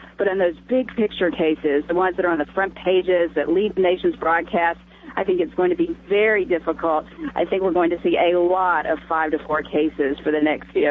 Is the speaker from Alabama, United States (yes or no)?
yes; Alabama, United States; I grew up in Alabama. I'm a huge fan of the Tide.